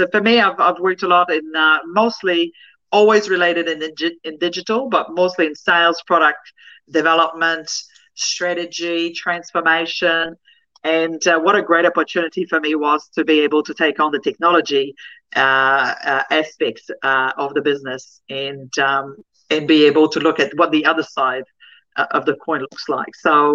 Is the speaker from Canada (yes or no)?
yes; Canada; moved away as an adult; now in New Zealand; I started my career when I came in from Canada as a Yellow Page rep, and my first product I started selling was getting on the internet.